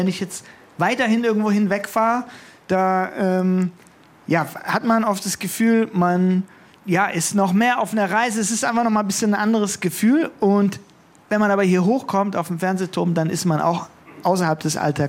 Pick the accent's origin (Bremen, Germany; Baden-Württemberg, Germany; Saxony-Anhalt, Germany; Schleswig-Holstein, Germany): Baden-Württemberg, Germany; Markgröningen; ich komme aus Markgröningen, was ein Dorf ist, mit einem ganz klaren Dorfcharakter.